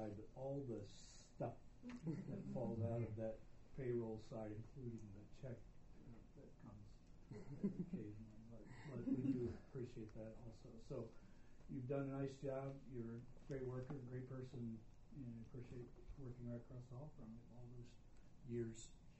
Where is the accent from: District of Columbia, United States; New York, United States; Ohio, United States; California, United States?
Ohio, United States; Christiansburg; I grew up in Christiansburg, Ohio. And those of you who know where Christiansburg, Ohio is, it has always reminded me of Raymond, always. I grew up on a farm right alongside of Christiansburg